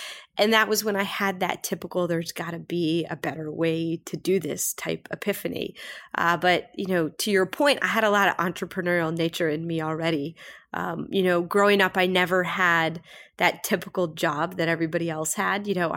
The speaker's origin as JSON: {"language": "English", "region": "Minnesota", "country": "United States", "tie": "born or raised there", "said": "So I grew up in Minnesota. And, you know, everybody either plays hockey or skates."}